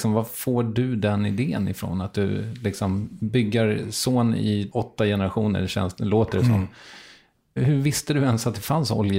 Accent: Strängnäs, Södermanland, Sweden; det fanns en fest i Strängnäs också där jag är uppvuxen

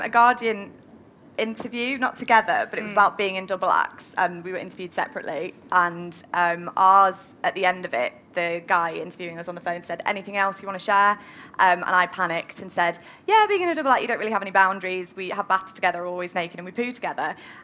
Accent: Manchester, North West England, United Kingdom; accent: Manchester; and saying that in my Manchester accent.

